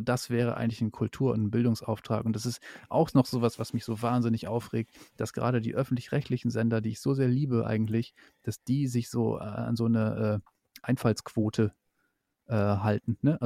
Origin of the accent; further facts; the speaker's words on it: Lower Saxony, Germany; now in Berlin, Germany; aber ich komme ja aus Ostfriesland, aus Niedersachsen.